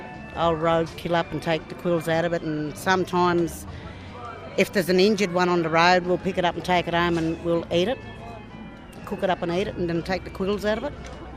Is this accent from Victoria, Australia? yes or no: yes; Mildura, Victoria, Australia; I was born in Mildura.